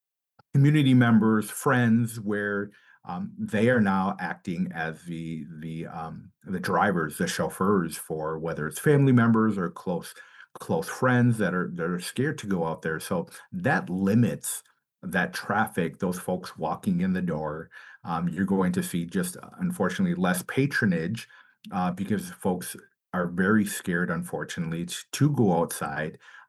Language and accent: English; Green Bay, Wisconsin, United States; I'm born and raised in Green Bay, and I've seen the Latino business community grow significantly in Northeast Wisconsin.